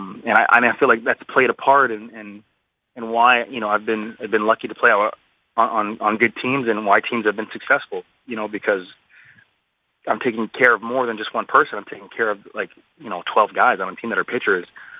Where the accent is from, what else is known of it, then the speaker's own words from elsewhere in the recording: Canada; You know, I'm Canadian. I get to play in my backyard